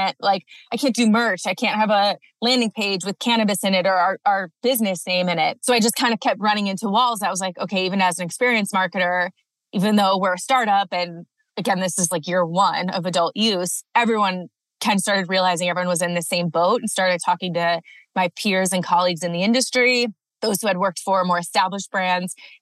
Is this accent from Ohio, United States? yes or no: yes; Cleveland, Ohio, United States; moved away as an adult; now in Colorado, United States; I grew up in Cleveland. So as a Midwesterner, I loved working in the garden and being outside and growing up on the lake.